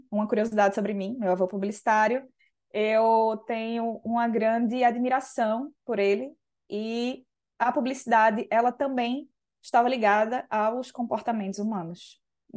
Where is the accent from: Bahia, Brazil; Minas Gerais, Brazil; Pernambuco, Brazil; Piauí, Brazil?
Pernambuco, Brazil; Recife; now in Porto, Portugal; eu sou recifense, com muito orgulho. Vivo no Porto também com muito orgulho, trouxe meu bairrismo de Recife para cá.